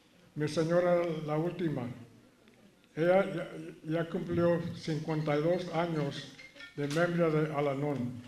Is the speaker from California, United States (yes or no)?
yes; Los Angeles, California, United States; born there; Originalmente yo nací en Los Ángeles, California